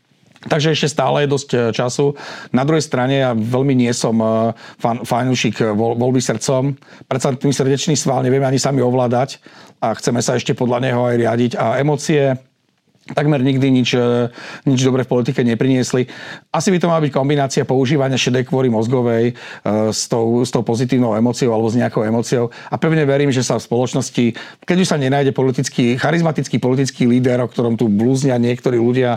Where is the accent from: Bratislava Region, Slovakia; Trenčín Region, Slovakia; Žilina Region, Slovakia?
Žilina Region, Slovakia; Žilina; a ja som Žilinčan a tam to bol naozaj, že pre Žilinčanov to bol mega charizmatický líder.